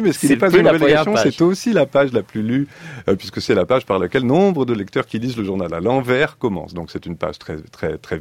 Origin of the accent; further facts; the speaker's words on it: Toulon, Provence-Alpes-Côte d'Azur, France; Je viens de la lointaine province du Var, je viens de Toulon à l'origine et donc du coup, je ne connaissais personne à Paris.